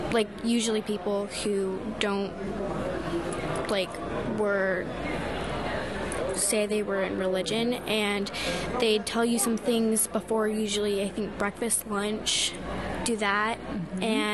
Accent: California, United States; I am 12 years old and I'm from California.

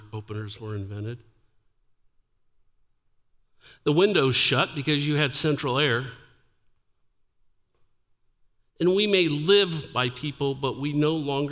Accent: Dayton, Ohio, United States; So I told you I was born in Dayton, Ohio. I was raised early in my life till about I was 8 years old. We lived at 240 West Norman.

